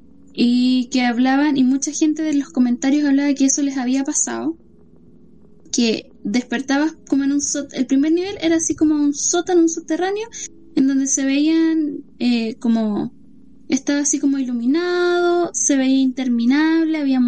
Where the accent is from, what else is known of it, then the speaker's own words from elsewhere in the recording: Chile; la gran falta que tenemos como chilenos amantes de lo paranormal